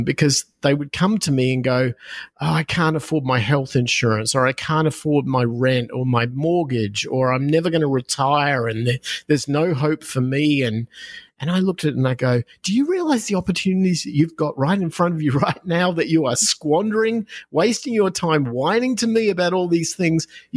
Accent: Australia; I'm originally from Australia. You probably hear that in my accent. I spent the first half of my life growing up with the economies of Australia, with the culture

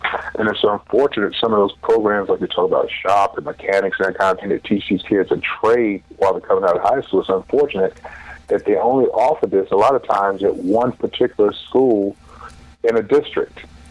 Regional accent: Chesapeake, Virginia, United States; I grew up down in Chesapeake, Virginia, down in the Tidewater area.

